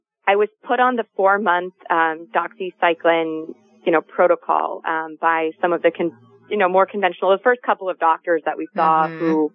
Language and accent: English; New York City, New York, United States; I grew up in New York City, but my family had a beach cottage in Lyme, Connecticut.